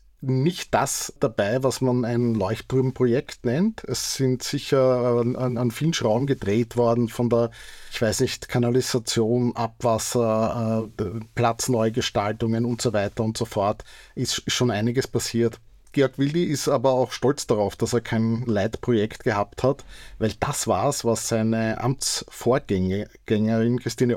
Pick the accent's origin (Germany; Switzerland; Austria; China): Austria; Vienna; also born or lived in Tyrol; Also ich bin ja eigentlich ein Wiener, der in Tirol geboren ist, nur mein Geburtsschein hat mir da keine Vorteile verschafft.